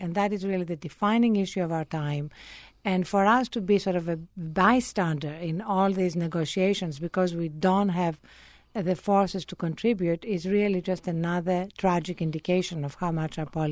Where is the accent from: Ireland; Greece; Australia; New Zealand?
Greece; now in United States; When I was growing up in Greece, we used to have statues of Truman everywhere.